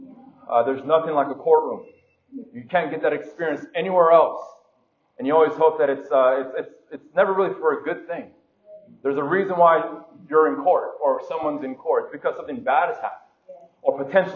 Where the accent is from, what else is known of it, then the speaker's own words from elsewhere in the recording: Hawaii, United States; born there; Hawaii is one of those places, and I was born in Hawaii, and I've gone to Hawaii several times in my life.